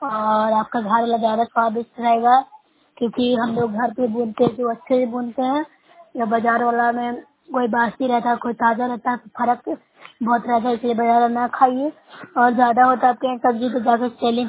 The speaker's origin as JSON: {"language": "Hindi", "region": "Bihar", "country": "India"}